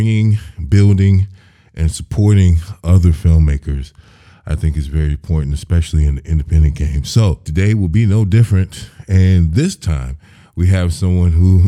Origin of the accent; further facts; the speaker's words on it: Chicago, Illinois, United States; I'm from the Chi, so you know what I'm saying?